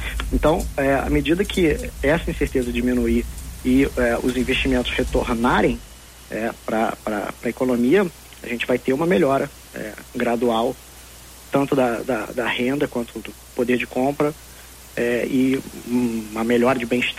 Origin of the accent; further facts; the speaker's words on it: Rio de Janeiro, Brazil; Eu sou do Rio e vejo um aumento dos preços constantes por ali